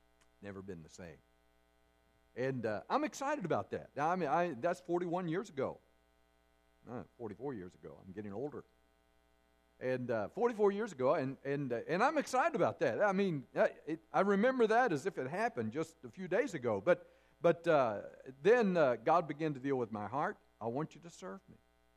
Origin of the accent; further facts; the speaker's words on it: West Virginia, United States; I'm from West Virginia, actually, originally